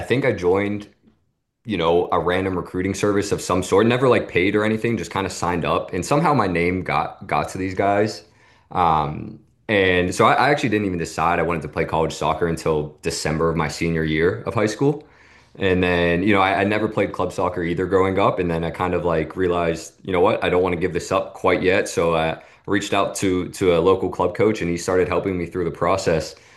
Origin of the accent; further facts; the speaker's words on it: Pittsburgh, Pennsylvania, United States; moved away as an adult; I'm a kid from Pittsburgh growing up in the city, and then I go out to the suburbs of New Jersey in a place that, probably 99 out of 100 people have never heard of.